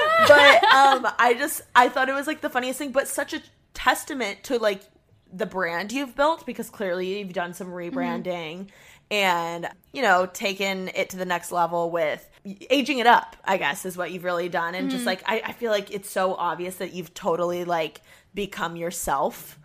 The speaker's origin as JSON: {"language": "English", "region": "Indiana", "country": "United States", "said": "I'm from Indiana. So, like, I love a true Midwestern guy."}